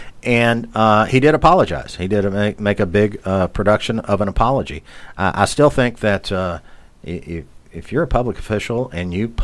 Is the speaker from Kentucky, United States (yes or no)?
yes; Louisville, Kentucky, United States; where I talk about some of the things going on in my life and the life of Louisville and Kentucky, my hometown and home state